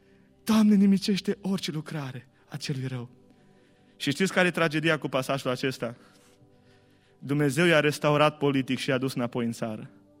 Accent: Ștei, Bihor County, Romania; eu sunt din Ștei.

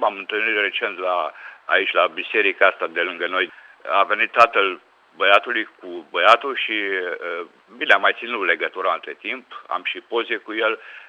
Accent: Banat, Romania; eu sunt din Banat de aici

